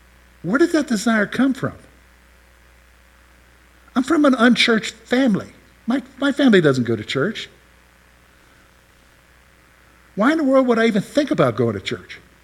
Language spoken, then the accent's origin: English; Columbia, the South, United States; I live at home because I'm commuting to the campus because I'm from Columbia.